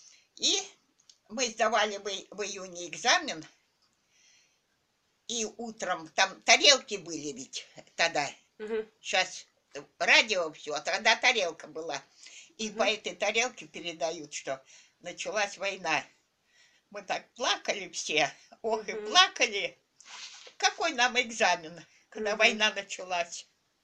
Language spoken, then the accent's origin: Russian; Pyshki, Russia; born there; Я родилась в Пышках. Вот Пышки.